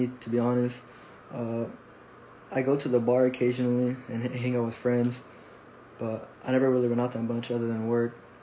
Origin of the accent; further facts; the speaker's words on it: San Antonio, Texas, United States; also born or lived in Corpus Christi; Well, originally I'm from San Antonio, and I lived here my whole life. But when I started college, I moved to Corpus to attend A&M Corpus Christi, and then I moved back after 3 years.